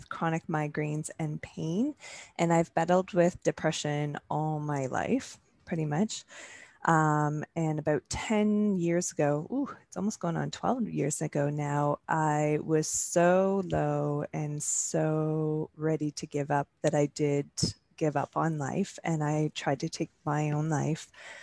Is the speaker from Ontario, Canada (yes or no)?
yes; Ontario, Canada; Yeah, so I am from Ontario, Canada. Grown up here most of my life